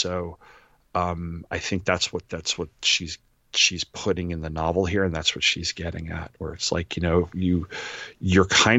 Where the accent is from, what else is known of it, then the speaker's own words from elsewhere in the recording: New York, United States; I'm from Long Island.